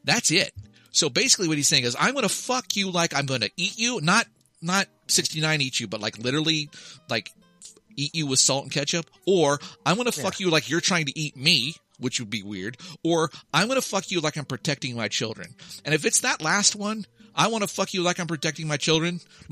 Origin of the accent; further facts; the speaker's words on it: Kansas, United States; I mean, I grew up in Kansas, so how could I not see it, right?